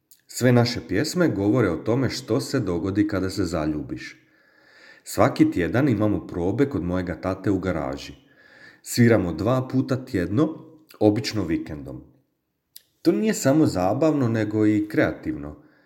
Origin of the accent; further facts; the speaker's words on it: Zagreb, City of Zagreb, Croatia; Dolazim iz Zagreba, imam 14 godina i idem u 8. razred.